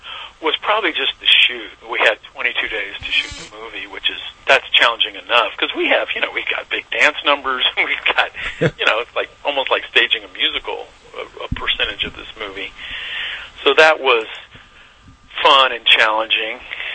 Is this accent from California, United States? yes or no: no; Texas, United States; the part of me that grew up in East Texas, my relation to my hometown and small-town America, small-town East Texas.